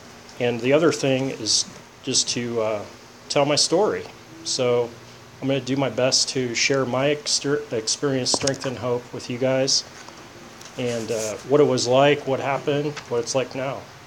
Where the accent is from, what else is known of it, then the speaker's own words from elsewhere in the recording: Ohio, United States; So I grew up in Ohio on a farm.